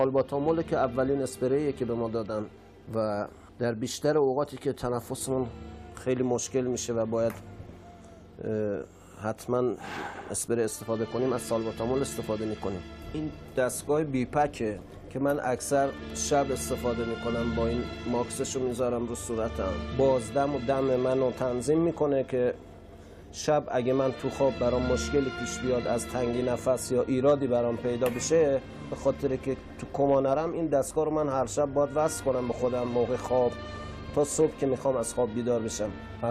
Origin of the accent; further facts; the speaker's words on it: Iran; یکی از خصلت‌های ایرانی بودن منه، عرق ملی منه که تونستم از کشورم، از وطنم